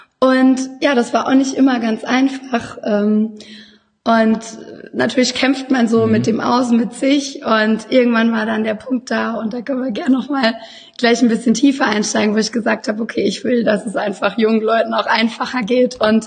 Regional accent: Baden-Württemberg, Germany; Und ich komme aus dem wunderschönen Baden, da wo die Sonne scheint. Und mich hat es aber so vor 8 Jahren nach Düsseldorf verschlagen

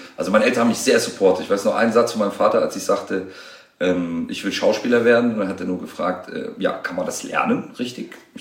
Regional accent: Tunisia; aber er ist Marokkaner und ich bin Tunesier

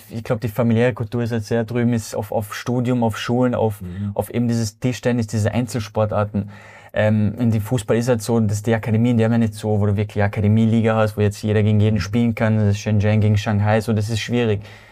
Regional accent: Austria

